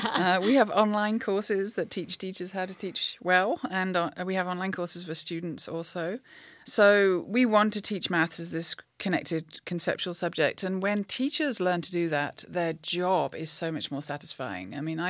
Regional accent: England, United Kingdom; now in United States; When I came to the US from England, I was kind of horrified at the idea of doing nothing but algebra for an entire year.

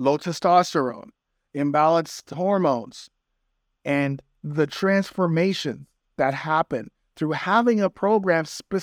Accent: Canada; I live here in Toronto. I'm Canadian.

